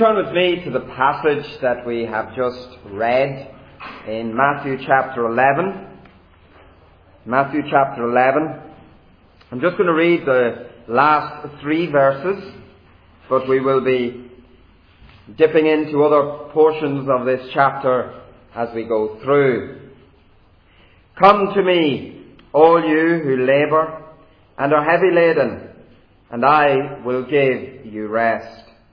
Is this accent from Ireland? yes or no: yes; Ireland; accent: Irish; now in Birmingham, United Kingdom; I come from Chelmsley Wood Reformed Baptist Church in Birmingham, but I have an Irish accent, so I didn't start life there. I started life in the Emerald Isle, and by God's grace, I was brought to faith in this country a few years ago now